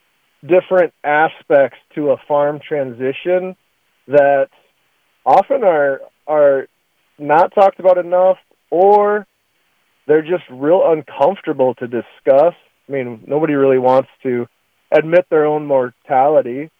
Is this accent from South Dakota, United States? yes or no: yes; South Dakota, United States; I'm born and raised in East Central South Dakota and been involved in various aspects of ag for my entire career